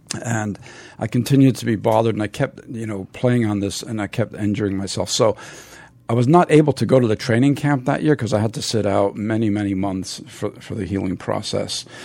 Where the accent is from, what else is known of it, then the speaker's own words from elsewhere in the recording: New Jersey, United States; In fact, they built the giant stadium not too far from my hometown in North Jersey